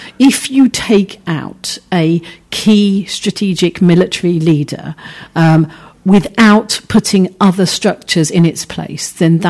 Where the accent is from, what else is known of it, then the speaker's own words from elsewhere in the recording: South East England, United Kingdom; born there; Personally, being not born round here, I was born in Kent, closer to France than I was to London